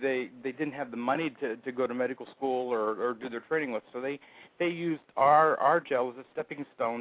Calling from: Phoenix, Arizona, United States; I'm from Phoenix, Arizona.

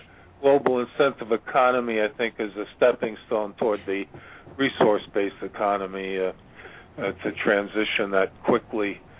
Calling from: Virginia, United States; I'm calling from Virginia, and the cat's doing very well.

